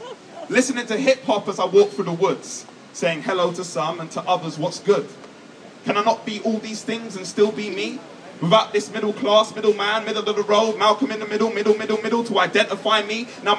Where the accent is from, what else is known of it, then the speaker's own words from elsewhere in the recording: Peckham, London, United Kingdom; I'm from Peckham, which never used to be nice. There was a time where you wouldn't want to walk home from the train station at night, where if someone slandered your name, you would have to fight, where knowing I was from Peckham got me stuck up at gunpoint for my bike.